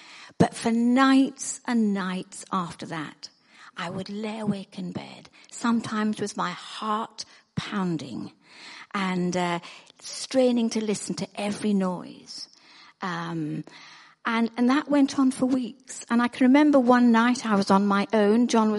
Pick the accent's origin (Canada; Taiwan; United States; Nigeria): Nigeria; I grew up in Nigeria, where my parents were working, and at the age of 5, I went to boarding school.